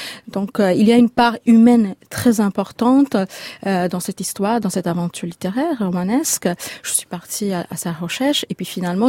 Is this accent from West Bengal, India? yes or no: yes; Kolkata, West Bengal, India; French is a second language; now in France; je viens de Calcutta, même si j'ai un petit peu construit ma vie littéraire en France